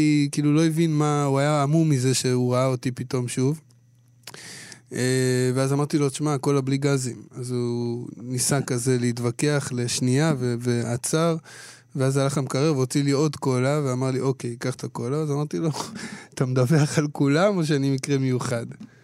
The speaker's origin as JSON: {"language": "Hebrew", "town": "Hadera", "region": "Haifa District", "country": "Israel", "tie": "born or raised there", "said": "אמנם אני גדלתי בחדרה, אבל גבעת אולגה זה המקום שבו אבי גדל, ויש לי שם משפחה גדולה וחברים רבים, ואני סוג של גדלתי בגבעת אולגה, זאת אומרת, זה היה הבית השני שלי"}